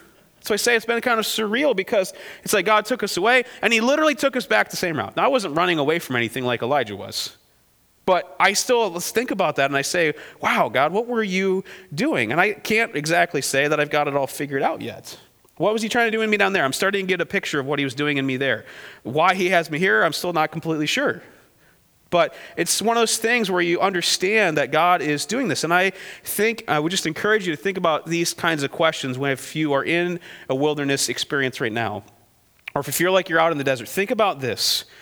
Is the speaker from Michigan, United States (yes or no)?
yes; Michigan, United States; Realistically, I'm not from here originally. I'm from Montcalm County, right?